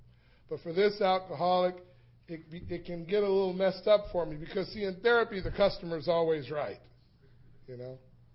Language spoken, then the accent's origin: English; Los Angeles, California, United States; I grew up in the Jordan Downs Housing Projects, which is a little community over on the other side of this one.